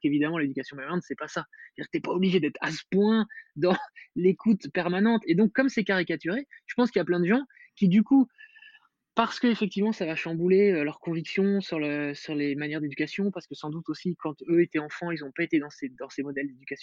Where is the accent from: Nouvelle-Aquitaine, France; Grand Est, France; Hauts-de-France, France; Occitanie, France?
Grand Est, France; Metz; born there; now in Paris, France; Moi, je suis pas né du tout à Paris, je suis né à Metz, je suis arrivé à Paris pour bosser, j'ai 3 enfants.